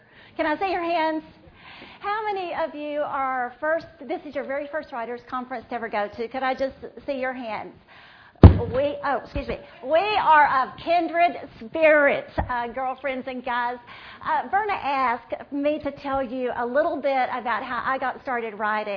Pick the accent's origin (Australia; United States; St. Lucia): United States; Texas; accent: Texas; I am from Texas, so if you can't understand my Texas accent, you just wave and let me know